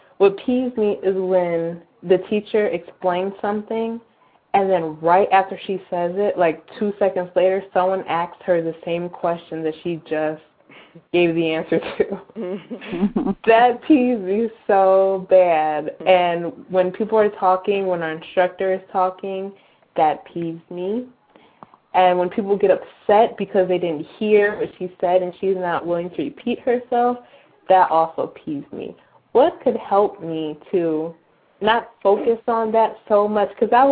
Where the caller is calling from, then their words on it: Cleveland, Ohio, United States; I'm calling from Cleveland, Ohio.